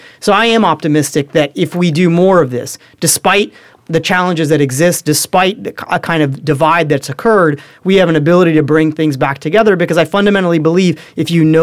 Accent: Cincinnati, Ohio, United States; So I grew up in Cincinnati, Ohio, right? I'm sure that's but looking at me with my turban and beard is not the thing that most people guess first, right?

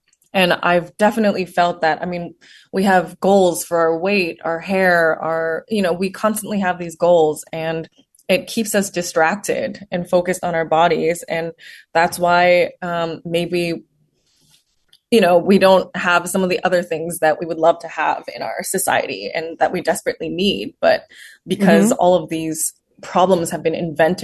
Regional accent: Houston, Texas, United States; I wrote all of that from my own experiences of kind of growing up in Houston, where not too many people looked like me when I was growing up.

